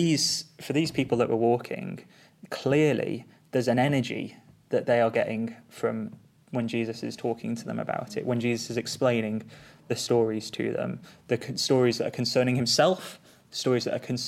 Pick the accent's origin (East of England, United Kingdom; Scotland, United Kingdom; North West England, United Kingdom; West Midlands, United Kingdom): West Midlands, United Kingdom; Stoke-on-Trent; also born or lived in Bristol; I actually grew up in Stoke. I've lived here until I was 18, went down to Bristol for a few years of uni and then came back here.